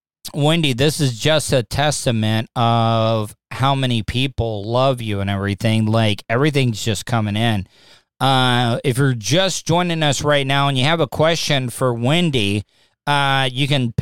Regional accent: De Leon Springs, Florida, United States; born there; So me and you were both born in Volusia County. I was born in De Leon Springs, Florida.

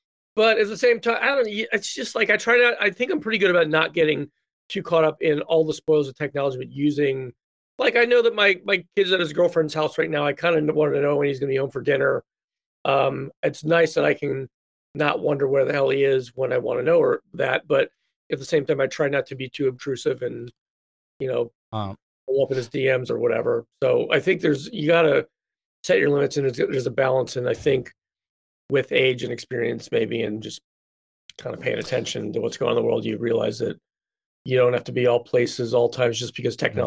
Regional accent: East Coast, United States; See, I grew up on the East Coast, and I prefer East Coast pizza.

